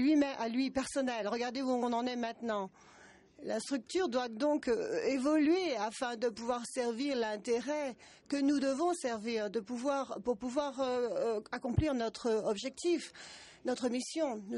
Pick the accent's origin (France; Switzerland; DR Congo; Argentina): Argentina; de l'Argentine, c'est mon premier meeting